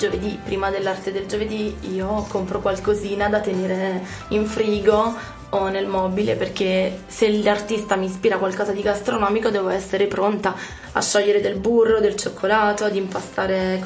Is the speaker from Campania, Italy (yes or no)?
yes; Capua, Campania, Italy; moved away as an adult; now in Milan, Italy; In realtà sono nata a Capua, in provincia di Caserta. Però ho vissuto lì per i primi 20 anni della mia vita, prima di trasferirmi a Milano.